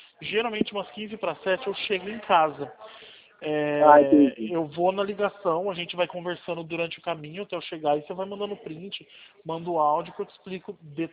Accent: São Paulo, Brazil; Eu sou do interior de São Paulo, eu moro perto de Campinas.

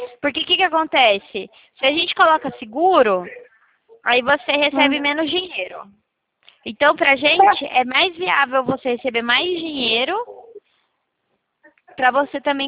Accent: São Paulo, Brazil; Oi, eu sou de São Paulo.

